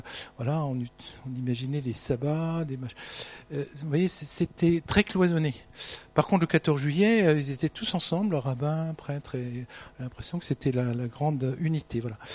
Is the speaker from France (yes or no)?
yes; Grand Est, France; Moi-même, je suis originaire d'Alsace, pas loin de Strasbourg. On est quatre enfants